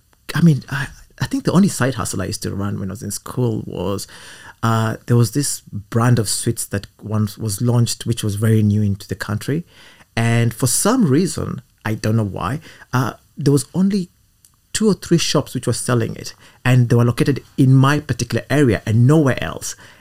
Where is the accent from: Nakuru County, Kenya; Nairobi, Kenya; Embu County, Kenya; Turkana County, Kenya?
Nairobi, Kenya; moved away as an adult; also born or lived in United Kingdom; because I grew up in Nairobi and I was born in Nairobi. And yeah, I think my first encounter with real cold was when I came to do my studies in the UK.